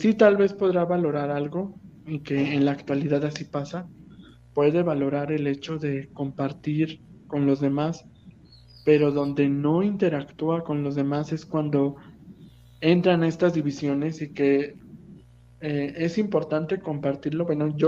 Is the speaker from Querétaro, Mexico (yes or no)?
no; Mexico City, Mexico; yo, por ejemplo, aquí en la Ciudad de México, pues, de donde soy originario